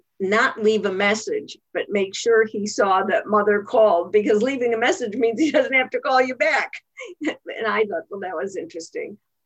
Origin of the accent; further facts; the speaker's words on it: Chicago, Illinois, United States; now in Marin County, United States; I'm originally from Chicago. I live in Marin County outside of San Francisco.